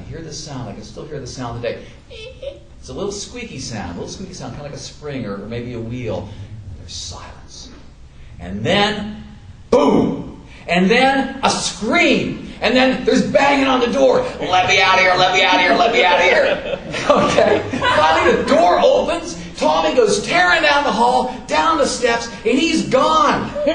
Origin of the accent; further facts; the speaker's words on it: Levittown, New York, United States; I'm 12 years old and I'm growing up in Levittown. Now Levittown is this huge, sprawling place where everything's the same.